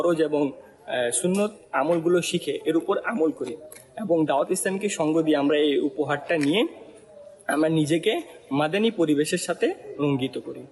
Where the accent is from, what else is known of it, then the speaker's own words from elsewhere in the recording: Dhaka, Dhaka Division, Bangladesh; আমি ঢাকা থেকে আসছি